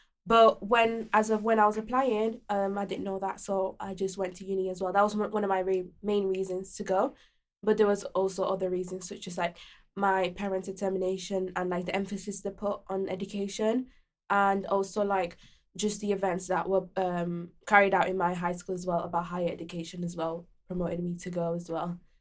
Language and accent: English; Spain; born there; English is a second language; now in England; So basically, I was born in Spain, and then when I moved here, I spoke English